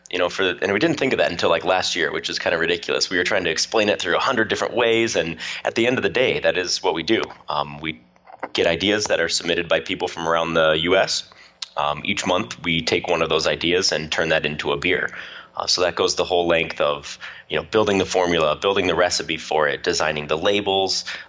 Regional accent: Lakewood, Colorado, United States; I grew up in Lakewood, so just outside of Denver.

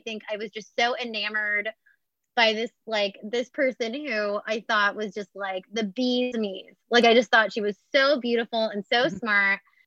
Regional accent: California, United States; born there; fast forward 13 and 15 years later, I was born in California.

